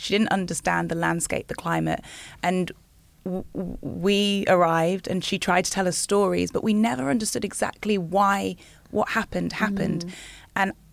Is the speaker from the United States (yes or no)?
no; Nigeria; it was an education for me as well, and I'm Nigerian.